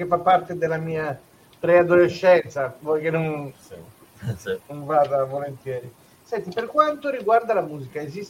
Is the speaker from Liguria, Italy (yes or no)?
yes; Genoa, Liguria, Italy; Io sono genovese